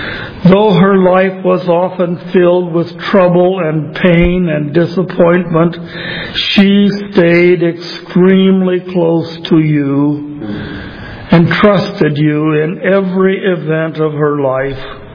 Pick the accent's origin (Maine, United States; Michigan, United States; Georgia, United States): Michigan, United States; Morenci; I grew up on the … farm on Packard Road near Seneca, Lenawee County, Morenci, Michigan.